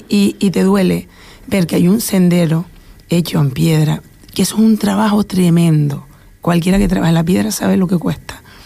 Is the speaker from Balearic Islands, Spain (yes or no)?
no; Canary Islands, Spain; soy majorera, porque soy ciudadana de aquí